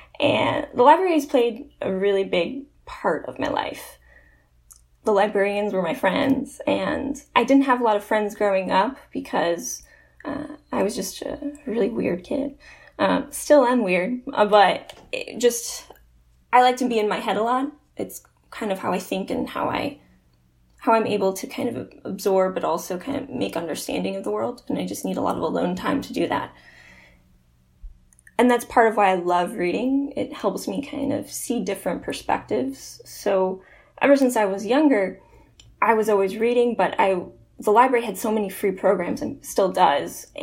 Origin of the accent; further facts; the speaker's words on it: Chicago, Illinois, United States; I'm from Chicago, Illinois, and that's also where I'm located.